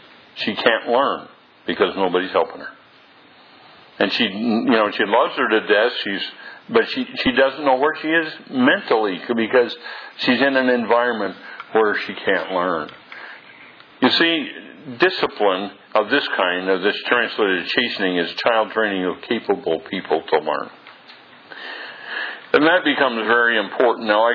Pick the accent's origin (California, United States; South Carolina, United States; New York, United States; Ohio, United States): California, United States; Bridgeport; born there; I was born in Bridgeport, California, on the backside of the Sierra Mountains.